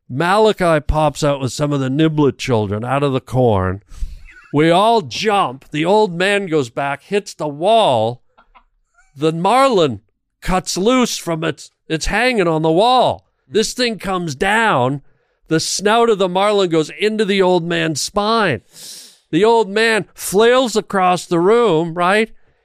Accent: Canada; I speak a little French because I'm French Canadian

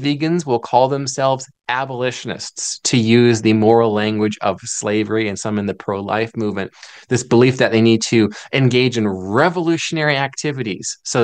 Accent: Ohio, United States; And I'm from Ohio, and we have so many lost and forgotten little markers

